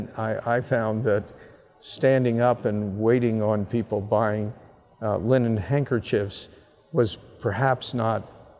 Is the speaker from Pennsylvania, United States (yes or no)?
yes; Philadelphia, Pennsylvania, United States; So I said, well, why don't we open stores all over Pennsylvania? Because I was from Philadelphia.